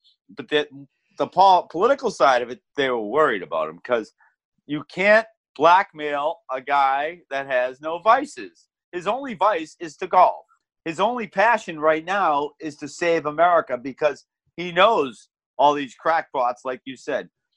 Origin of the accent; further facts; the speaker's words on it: Boston, Massachusetts, United States; now in New Hampshire, United States; Well, I grew up in Boston, which was you have to you go through various hoops to get a gun in Boston.